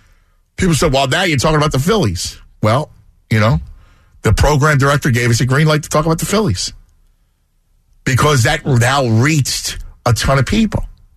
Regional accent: Philadelphia, Pennsylvania, United States; accent: Philadelphia; I found myself somehow doing sports talk radio, even though I have a bad Philadelphia accent.

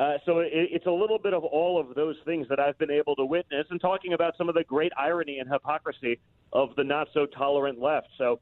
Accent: United States; For me, as an American, it's an amazing to watch someone who's willing to take on that establishment

